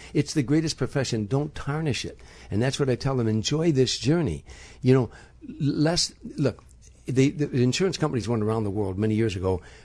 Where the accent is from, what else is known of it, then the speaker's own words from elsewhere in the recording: Midwest, United States; Well, I'm a kid from the Midwest, and so was he.